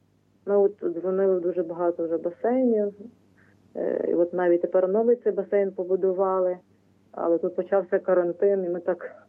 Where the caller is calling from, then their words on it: Lviv, Lviv Oblast, Ukraine; я зі Львова.